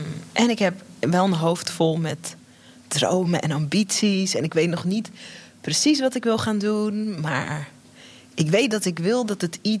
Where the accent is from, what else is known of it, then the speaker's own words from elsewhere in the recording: Netherlands; born there; Wij zijn hier geboren in Nederland, mijn broertje en ik. Maar wij zijn van oorsprong geen Westerlingen.